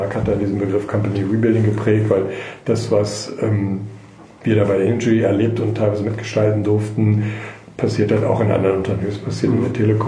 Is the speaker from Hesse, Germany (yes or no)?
no; North Rhine-Westphalia, Germany; ich komme ja eigentlich so aus NRW, aus dem Bergischen Land.